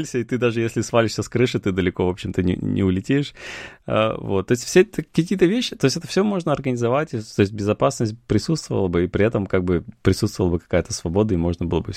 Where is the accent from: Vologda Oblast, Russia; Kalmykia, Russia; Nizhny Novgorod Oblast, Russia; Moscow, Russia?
Vologda Oblast, Russia; мое детство прошло в Вологодской области, в Кирилловском районе, в частности